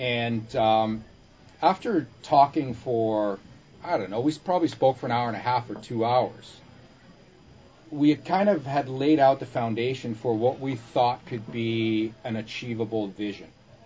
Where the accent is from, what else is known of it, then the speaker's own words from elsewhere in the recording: Copenhagen, Capital Region of Denmark, Denmark; Because I grew up in Copenhagen, Denmark, and over there, soccer is really all about community and supporting your local team.